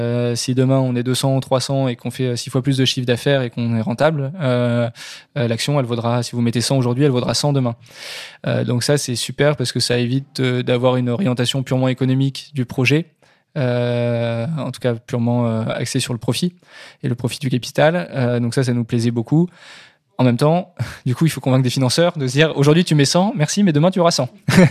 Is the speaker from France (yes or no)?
yes; Soissons, Hauts-de-France, France; en particulier à Soissons, qui est le territoire dont je viens